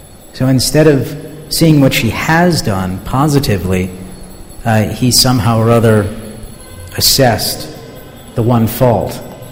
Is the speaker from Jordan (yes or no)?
no; Southeast, United States; I come from the United States. I come actually from the south, the southeast of the United States, where it's very, very common that you go out into the street and you meet what we affectionately call Bible thumpers.